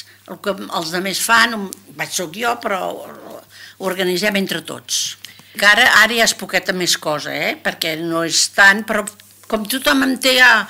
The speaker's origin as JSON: {"language": "Catalan", "town": "Barcelona", "region": "Catalonia", "country": "Spain", "lives_now": "Sitges, Spain", "said": "jo no sóc de Sitges, jo sóc de Barcelona, però per medició dels meus fills que tenien les netes, el que passa, no? Per les netes que tiren tant, doncs vam venir a viure aquí a Sitges."}